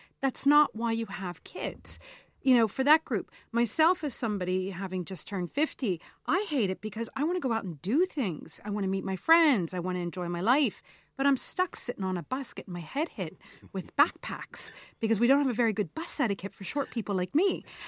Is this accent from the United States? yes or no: yes; United States; Absolutely. I, you know, growing up in America, we had school buses, and that took a huge amount of pressure off of the roads.